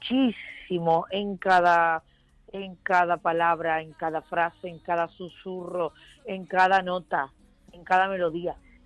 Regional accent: Spain; tuve la posibilidad de poder promocionar mi álbum aquí, en mi tierra, en España.

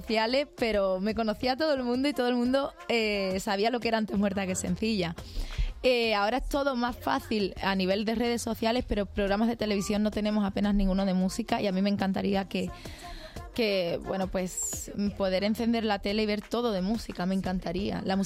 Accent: Ayamonte, Andalusia, Spain; tuve la suerte de grabar este videoclip en mi tierra, en Ayamonte.

